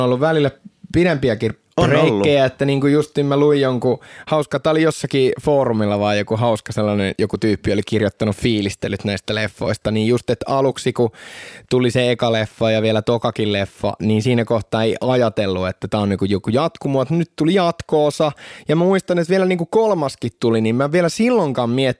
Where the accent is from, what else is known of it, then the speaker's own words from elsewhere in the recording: United States; Finnish is a second language; mä olen amerikkalainen